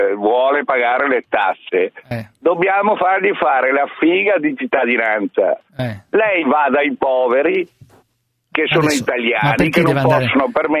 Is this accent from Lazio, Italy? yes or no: no; Veneto, Italy; Ma io sono veneto, voterei Lega.